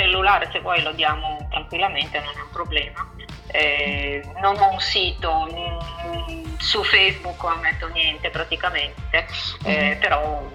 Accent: Milan, Lombardy, Italy; Ma io sono di Milano

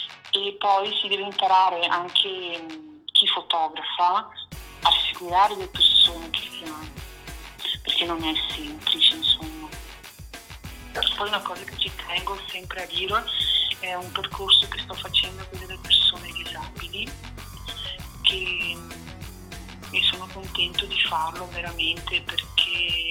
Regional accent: Veneto, Italy; Allora, io vengo da San Martino di Luccoli, che è un paesino nella provincia di Padova

